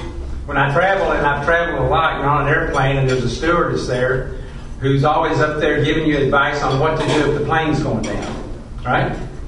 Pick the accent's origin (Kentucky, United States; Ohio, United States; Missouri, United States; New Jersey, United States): Kentucky, United States; I've been in Kentucky my whole life, and when people try to guess my accent, they always say, "Are you from Texas?"